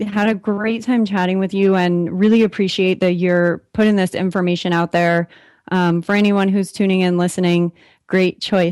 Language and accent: English; San Diego, California, United States; The people around me here in my hometown in San Diego are like, I love them so much